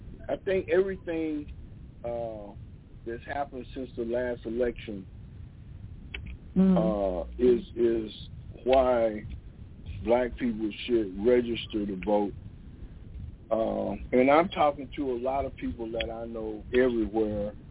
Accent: Georgia, United States; that everything was going to come down to Georgia, my home state, you know?

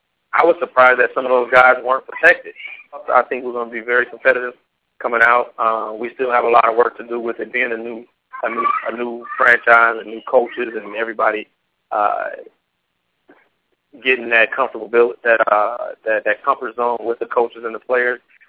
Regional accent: Orlando, Florida, United States; I'm from Orlando, actually, with my family.

